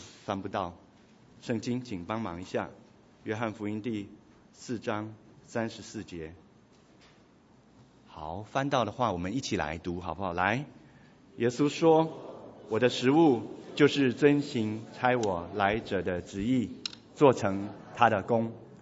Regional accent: Taiwan; 那这个我是台湾来的

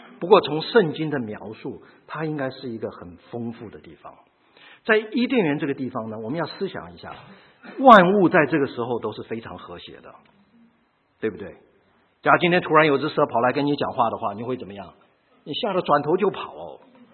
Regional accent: China; 我们中国人不大喜欢讲这件事情

